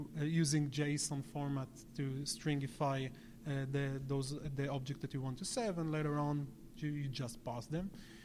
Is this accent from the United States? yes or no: no; Israel